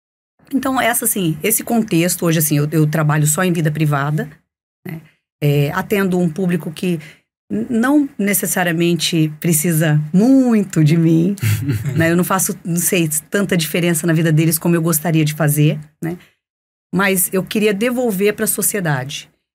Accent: Barretos, São Paulo, Brazil; eu sou de Barretos

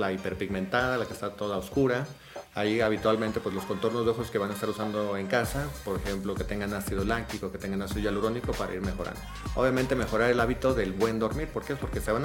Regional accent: Atolinga, Zacatecas, Mexico; also born or lived in Ameca, Jalisco; Realmente yo viví ahí hasta los 6 años. Mis papás me llevaron, Nicolás, Josefina, a su rancho, a Zacatecas, en un ranchito ahí en Atolinga, Zacatecas, en un pueblito muy chiquito.

